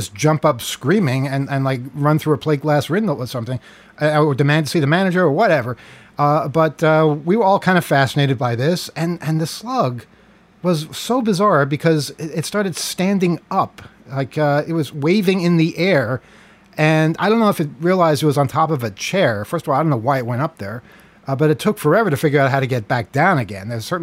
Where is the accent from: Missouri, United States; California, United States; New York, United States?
New York, United States; Queens; born or raised there